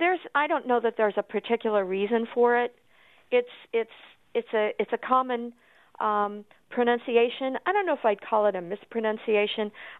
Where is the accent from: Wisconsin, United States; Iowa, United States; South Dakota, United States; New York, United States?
Iowa, United States; Des Moines; I heard it a lot when I was growing up in Des Moines.